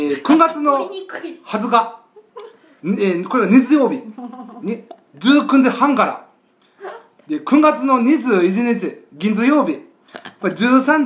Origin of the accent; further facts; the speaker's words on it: Kansai, Japan; accent: Kansai dialect; 標準語で書いてあるものを自分で関西弁に変換して言うんならいいんだけど、逆に関西弁で書くとすごく読みにくかった記憶がある。